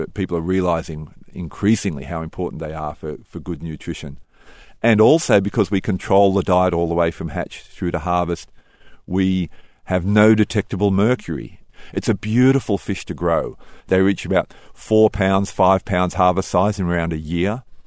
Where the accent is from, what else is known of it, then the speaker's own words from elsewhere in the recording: Australia; I'm an Aussie, and Aussies figure that all seafood tastes great.